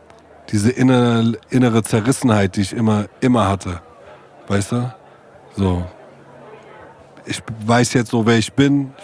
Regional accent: Germany; wenn du in der Szene groß wirst, ja, so wie die Hip-Hop-Szene zum Beispiel, als Deutscher, wie ich, mit nur Ausländern

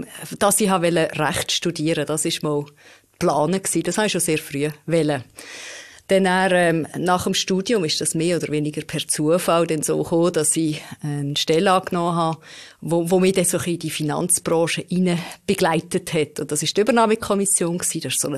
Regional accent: Lostorf, Solothurn, Switzerland; born or raised there

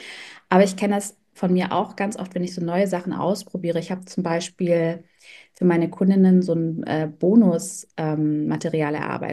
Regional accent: Hamburg, Germany; Ich komme aus Hamburg, also nicht aus Köln wie Sandra.

